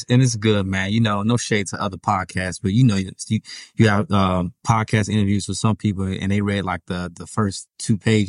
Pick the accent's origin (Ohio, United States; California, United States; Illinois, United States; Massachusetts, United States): Illinois, United States; Chicago; I'm from Chicago.